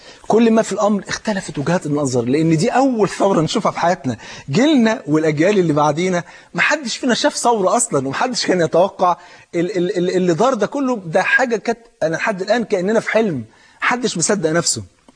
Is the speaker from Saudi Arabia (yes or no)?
no; Egypt; احنا نفسنا كمصريين نفرح بقى